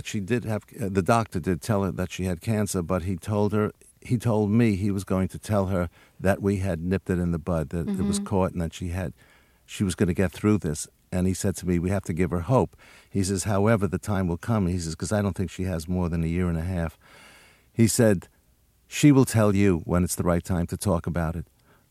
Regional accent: New York, United States; born or raised there

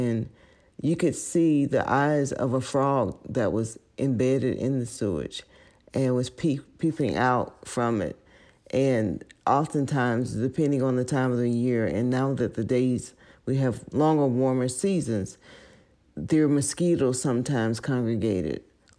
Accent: United States; I grew up in Lowndes County before we had telephones or before we had a lot of the services that people take for granted today.

